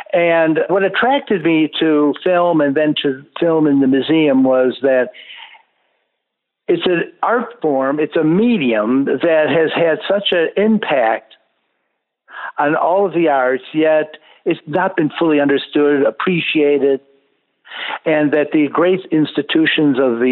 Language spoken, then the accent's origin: English; Rochester, New York, United States; But before then, I was growing up in Rochester, New York.